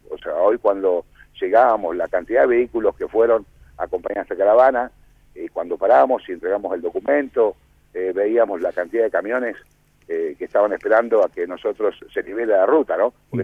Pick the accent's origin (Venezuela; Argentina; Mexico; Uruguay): Argentina; somos argentinos.